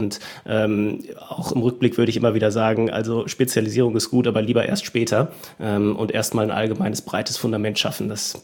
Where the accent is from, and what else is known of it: Germany; born or raised there